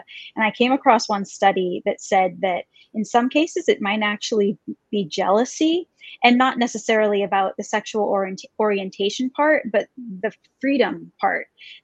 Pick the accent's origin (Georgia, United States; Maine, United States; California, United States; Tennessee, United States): Maine, United States; Brunswick; I'm from Brunswick, Maine, which is not the most rural place. Bowdoin College is there, which some people know, but we definitely live sort of out in the boony part of Brunswick.